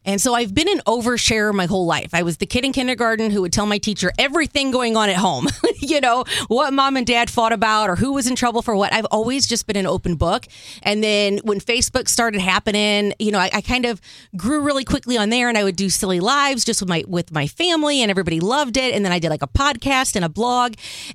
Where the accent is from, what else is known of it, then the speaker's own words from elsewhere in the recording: Granite City, Illinois, United States; So because I was born and raised right around here. Well, I'm from Granite City. We're both Illinois